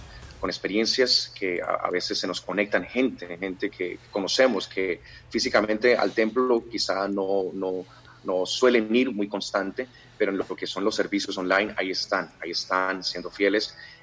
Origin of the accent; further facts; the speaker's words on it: Colombia; porque yo creo que ya es hora que nosotros como colombianos también podamos